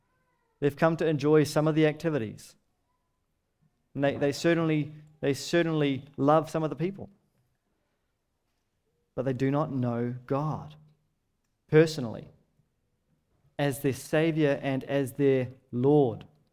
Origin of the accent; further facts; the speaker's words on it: New Zealand; Now I know that we're in an easy season as Kiwi Christians.